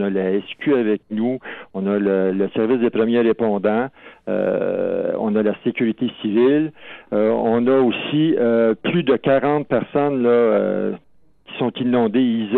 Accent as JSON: {"language": "French", "town": "Saint-Rémy-d'Amherst", "region": "Quebec", "country": "Canada", "tie": "born or raised there", "said": "moi, j'ai 62 ans. Je suis natif de Saint-Rémy-d'Amherst, là où est-ce que la rivière Masquinongé passe."}